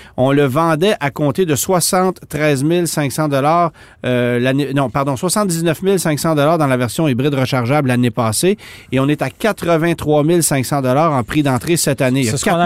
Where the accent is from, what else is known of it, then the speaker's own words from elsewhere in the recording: Canada; Et 45 km, c'est ce qu'on estime chez nous au Canada.